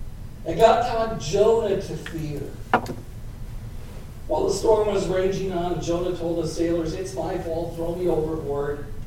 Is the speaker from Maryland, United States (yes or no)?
no; Wisconsin, United States; I was raised Roman Catholic in Wisconsin. My parents were both immigrants from Germany.